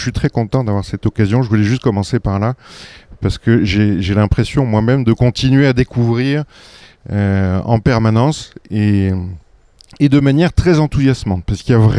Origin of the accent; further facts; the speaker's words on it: France; même en tant que Français.